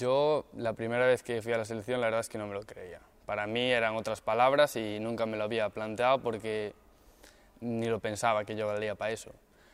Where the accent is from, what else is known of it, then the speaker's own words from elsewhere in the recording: Boiro, Galicia, Spain; Llegó en un verano, en Boiro, allí en mi pueblo donde soy.